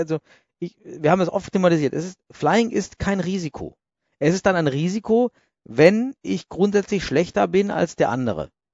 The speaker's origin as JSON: {"language": "German", "town": "Suhl", "region": "Thuringia", "country": "Germany", "tie": "born or raised there", "said": "Ist auch einer vom vom ersten Suhler SV, meiner Heimatstadt."}